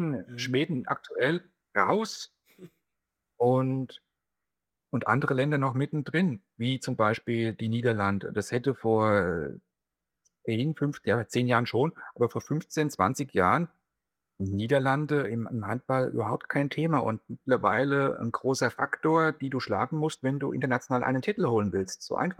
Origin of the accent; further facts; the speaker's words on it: Großwallstadt, Bavaria, Germany; Also ursprünglich komme ich aus Großwallstadt, gebürtig aus Großwallstadt.